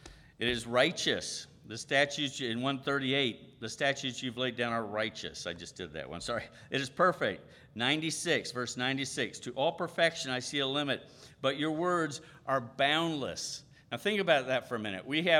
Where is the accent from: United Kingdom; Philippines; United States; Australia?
Philippines; growing up in the Philippines, in the jungle, our first restroom was out in the jungle from the house.